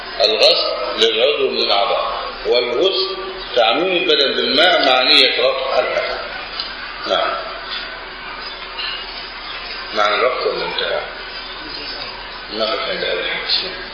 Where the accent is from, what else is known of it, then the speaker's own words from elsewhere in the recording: Egypt; بعض الناس يفهم من الكوع المشار عندنا في مصر الكوع إلى الكوع